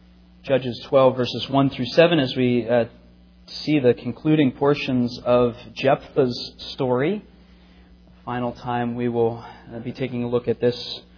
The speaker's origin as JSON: {"language": "English", "town": "Pittsburgh", "region": "Pennsylvania", "country": "United States", "said": "Well, I think all of you know that I'm from Pittsburgh, and as a Western Pennsylvanian or a Pittsburgher, I say unique things."}